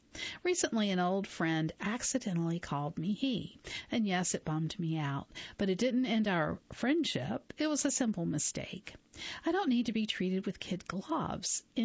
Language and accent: English; Atlanta, Georgia, United States; also born or lived in Canada; What I am is American, born in Canada, raised in Atlanta, naturalized at 14, and I signal American, too